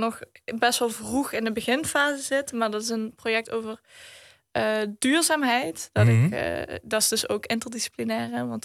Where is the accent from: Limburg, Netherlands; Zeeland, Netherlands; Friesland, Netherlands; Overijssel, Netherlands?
Limburg, Netherlands; Reuver; born there; Ja, ik ben in Reuven geboren.